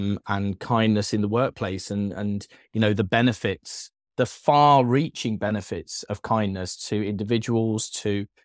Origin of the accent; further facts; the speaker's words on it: United Kingdom; moved away as an adult; also born or lived in Australia; now in New Zealand; I'm British, and I live, you know, kind of 48 years of my life or whatever in the UK. We only moved to New Zealand 8 months ago. But I've lived in Australia as well